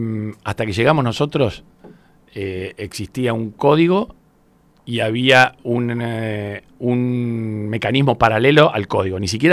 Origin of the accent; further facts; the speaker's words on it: Buenos Aires, Argentina; Yo soy del Mondongo, cuando era chico jugaba al fútbol en Plaza Mateu